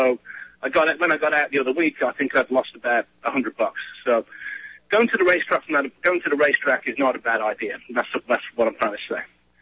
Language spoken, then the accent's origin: English; England, United Kingdom; I'm from the Midlands of England originally.